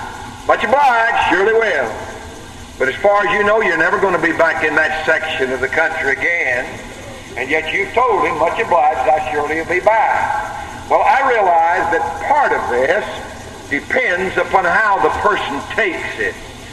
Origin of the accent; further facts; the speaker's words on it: the South, United States; I can speak very plainly on that because I'm a Southerner.